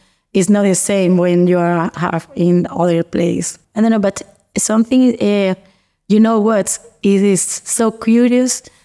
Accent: Jerez de la Frontera, Andalusia, Spain; I'm from Jerez de la Frontera. My town is a little village. It's like a 1,000 person living in this place.

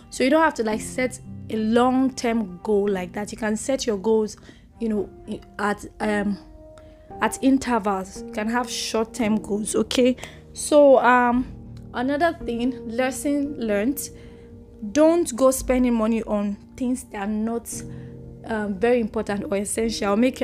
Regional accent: Lagos, Nigeria; I speak pidgin sometimes. I'm a Lagosian. I'm from Lagos, Nigeria.

